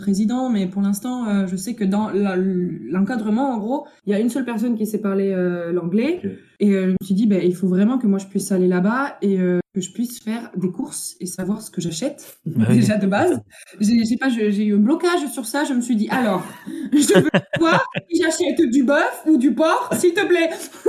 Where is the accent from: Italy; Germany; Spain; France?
Spain; En fait, j'ai grandi en Espagne, donc je parle, j'étais scolarisée là-bas.